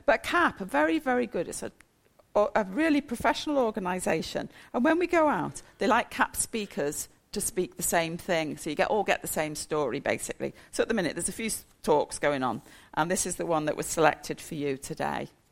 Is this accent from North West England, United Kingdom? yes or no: yes; New Brighton, North West England, United Kingdom; I come from New Brighton. I go to New Brighton Baptist Church. I've been going there 30 years.